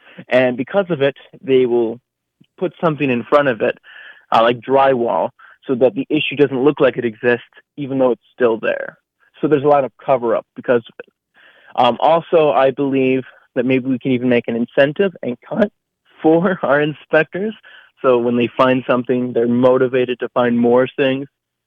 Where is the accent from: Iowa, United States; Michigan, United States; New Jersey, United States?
Michigan, United States; Port Huron; Well, I was born and raised in Port Huron, if that's not evidence.